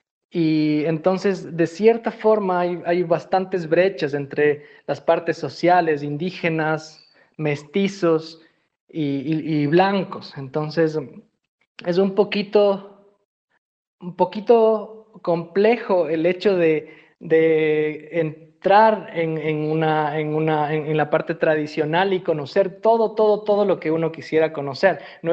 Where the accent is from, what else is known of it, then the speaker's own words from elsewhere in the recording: Ecuador; que me recuerda mucho a mi país natal, Ecuador